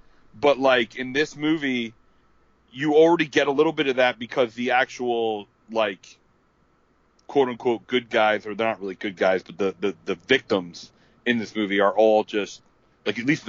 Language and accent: English; Northeast, United States; Because I'm from the Northeast